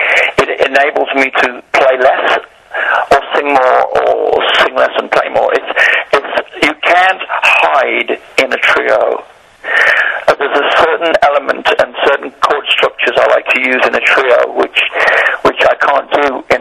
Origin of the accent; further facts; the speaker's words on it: Wolverhampton, West Midlands, United Kingdom; now in Los Angeles, United States; I'm from Wolverhampton, so London probably would have been that aspect for someone from the north of England to move to London. But I went a little bit further west. I went all the way to Los Angeles and kind of stayed there.